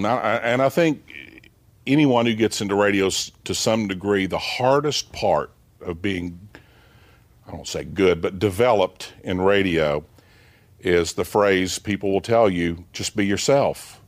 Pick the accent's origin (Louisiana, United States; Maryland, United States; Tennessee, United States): Tennessee, United States; Knoxville; And we grew up in North Knoxville over on Atlantic Avenue. And I had a happy childhood.